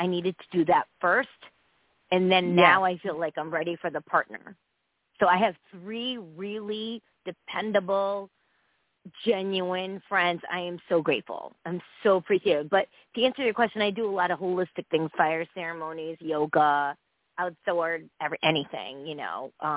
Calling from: Connecticut, United States; I'm in Connecticut.

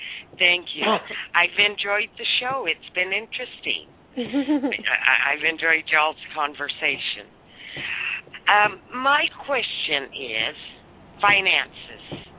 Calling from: Acapulco, Guerrero, Mexico; I'm calling from Acapulco, Mexico.

